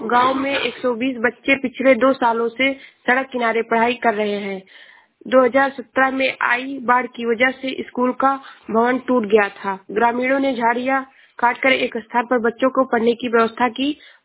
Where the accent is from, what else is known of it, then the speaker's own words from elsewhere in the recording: Uttar Pradesh, India; मैं जिला श्रावस्ती से हूँ।